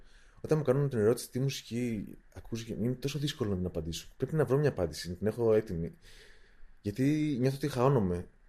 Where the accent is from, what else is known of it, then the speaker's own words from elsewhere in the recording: Thessaloniki, Central Macedonia, Greece; Θα ήθελα πάρα πολύ να υπήρχε έστω και λίγο στην πόλη μου. Αλλά νομίζω ότι πλέον στη Θεσσαλονίκη είναι αυτό το στημένο